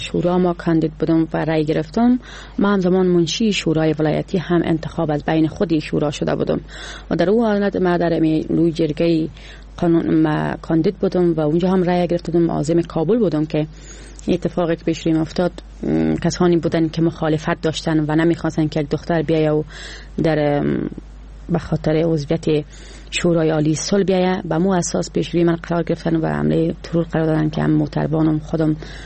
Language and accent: Persian; Doshi, Baghlan, Afghanistan; born there; ما چون از خانواده فرهنگی به دنیا آمدیم، از زادگاه من دوشی و دری کیهان هست، خانواده من فرهنگی و مذهبی هست